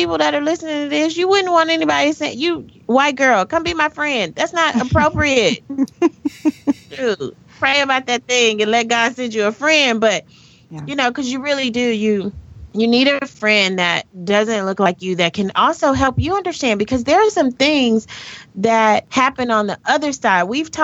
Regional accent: the South, United States; probably shouldn't use the word y'all, but I'm from the South.

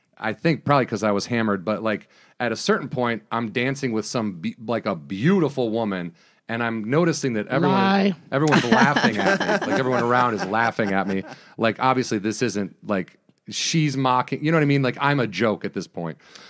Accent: United States; We're not like that. We're from America.

